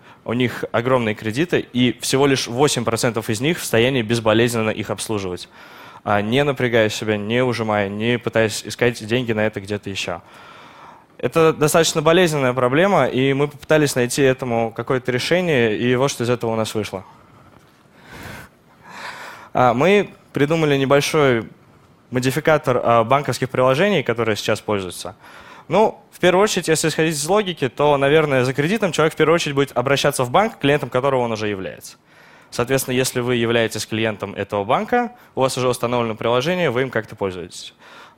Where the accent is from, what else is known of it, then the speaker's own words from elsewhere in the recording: Kazan, Tatarstan, Russia; Мы из Казани